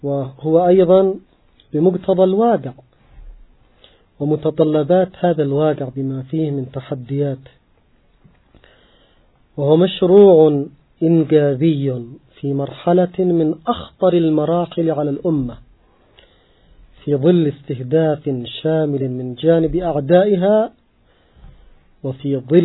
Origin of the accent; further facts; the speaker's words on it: Yemen; كما هو حال الكثير من المشاريع الموجودة في الساحة الإسلامية، ومن ذلك في بلدنا اليمن.